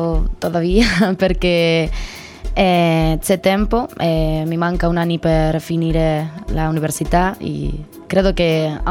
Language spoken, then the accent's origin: Italian; Santander, Cantabria, Spain; Italian is a second language; now in Cagliari, Italy; Da Santander.